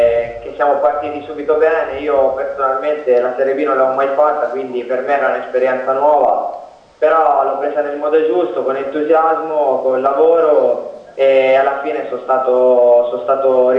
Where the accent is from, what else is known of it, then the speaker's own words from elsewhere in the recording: Tuscany, Italy; io nel tempo libero torno sempre al mio paese, sto bene in Casentino